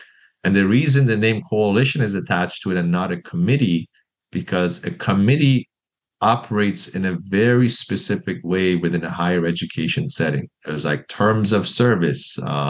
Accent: Iran; now in Canada; I immigrated in 1998 to Canada from Iran. You know, my parents chose to move here for accessing different opportunities, and I think that drastically impacted my trajectory.

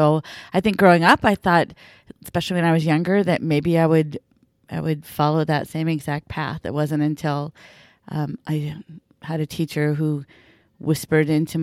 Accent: Minnesota, United States; Listen, I'm from Minnesota, so we get fish, but it's walleye, yeah.

